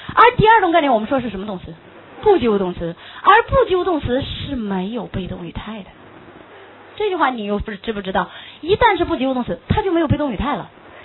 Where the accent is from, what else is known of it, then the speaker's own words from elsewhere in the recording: Hong Kong; 只有我们香港人还在傻兮兮的还在喊 mummy